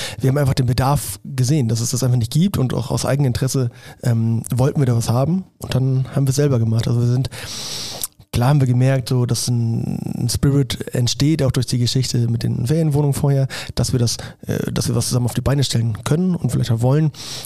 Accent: North Germany, Germany; betüdeln, sagt man bei uns im Norden.

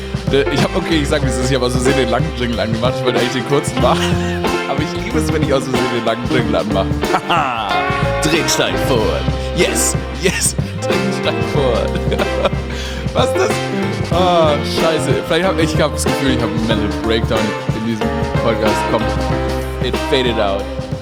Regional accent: Baden-Württemberg, Germany; born there; weil ich Schwäbin, Schwabe bin, dass sie, oder gebürtiger Schwabe bin

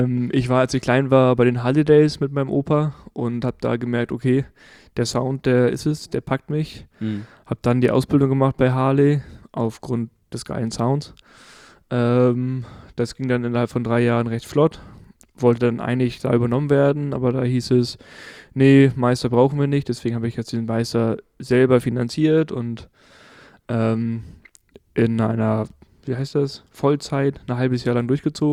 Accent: Hamburg, Germany; Also aufgewachsen bin ich in Hamburg City, wohne jetzt am Rand von Hamburg, in Hamburgs Osten. Ja, wohne da jetzt seit 10 Jahren

